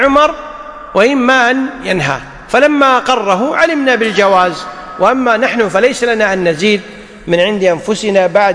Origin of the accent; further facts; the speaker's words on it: Kuwait; مثلا الآن المرأة عندنا في الكويت ممكن تركب سيارتها من الفاحل وتمشي إلى العبدلي مسافة أكثر من 120 كيلو